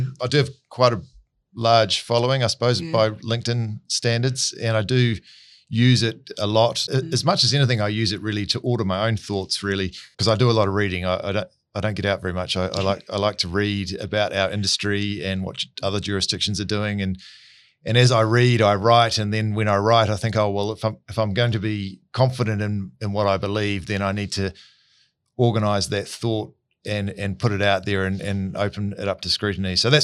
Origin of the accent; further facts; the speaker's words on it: New Zealand; from Dentons, which is the world's largest law firm, but I am a New Zealander and I practice on a global platform.